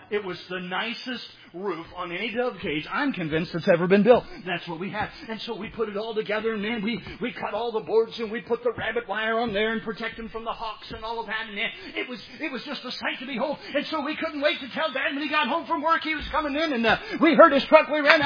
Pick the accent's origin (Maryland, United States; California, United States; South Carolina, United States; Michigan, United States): South Carolina, United States; I grew up in South Carolina, and so we were headed to the beach.